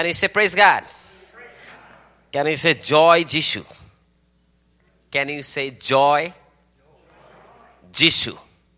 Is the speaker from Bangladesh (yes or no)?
yes; Bangladesh; moved away as an adult; now in Newark, United States; I'm from Bangladesh and we moved up to 2017, November 7, moved to Newark for some of the persecution and some of the threat that I got from Bangladesh, the extremist Muslim group.